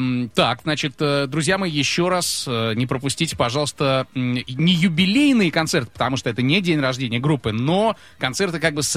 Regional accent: Moscow, Russia; moved away; Ну, я москвич, конечно.

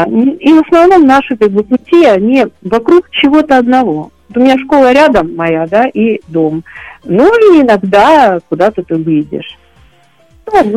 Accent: Zaporizhzhia, Zaporizhzhia Oblast, Ukraine; born there; Ну, я родилась в Украине, в городе Запорожье.

